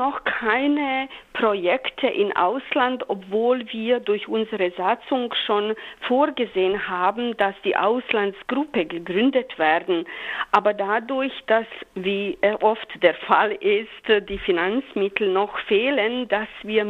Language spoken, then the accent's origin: German; Bosnia & Herzegovina; also Ex-Jugoslawien bzw. Bosnien-Herzegowina, da komme ich